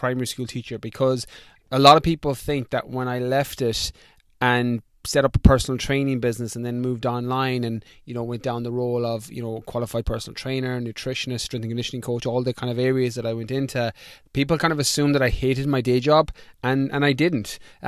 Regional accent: Galway, Connacht, Ireland; So I'm in the west of Ireland. So when I moved back to Ireland in 2014, I moved to the west of Ireland, back where I grew up in Galway.

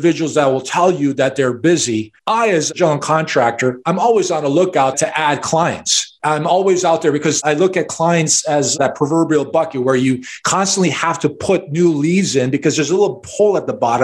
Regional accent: Chicago, Illinois, United States; where I was born and raised in Chicago to immigrant parents. We lived in a one-bedroom apartment.

